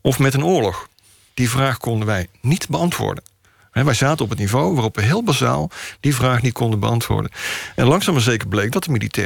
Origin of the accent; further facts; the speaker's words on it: Netherlands; wij als Nederlanders